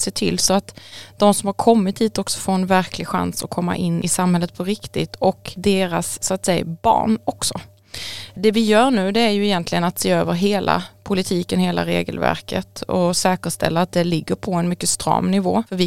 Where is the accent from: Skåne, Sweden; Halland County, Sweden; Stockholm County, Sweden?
Skåne, Sweden; Kristianstad; Jo, jag är ju Skånetjej från Kristianstad närmare bestämt.